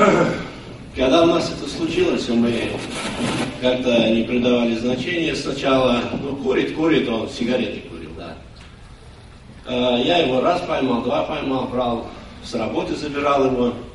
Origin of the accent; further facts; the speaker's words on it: Tashkent, Uzbekistan; я знал, я вырос там, мы в Ташкенте, мы, у нас на улице она росла.